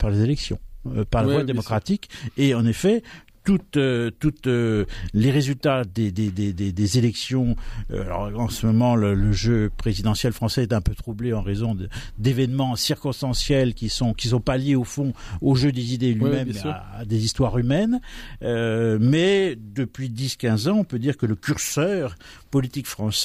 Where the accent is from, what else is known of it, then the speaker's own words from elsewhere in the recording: France; Chez nous, en France, on ne résout pas les problèmes par la réforme